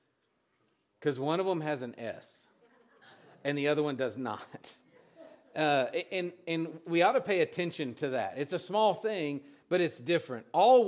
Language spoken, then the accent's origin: English; Texas, United States; And I'm from Texas, so listen, if you eat guacamole, here's what makes guacamole, salt.